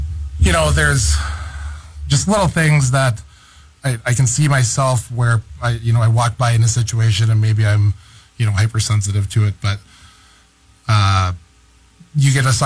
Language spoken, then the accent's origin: English; Minnesota, United States; And, you know, growing up in Minnesota, it's been, I don't know if I, difficult's not the correct word, but it's been engaging.